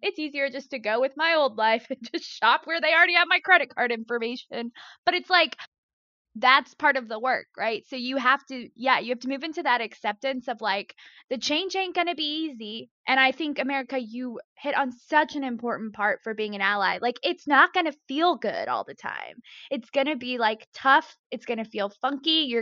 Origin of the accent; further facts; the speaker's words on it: the South, United States; Oof, I'm from the South.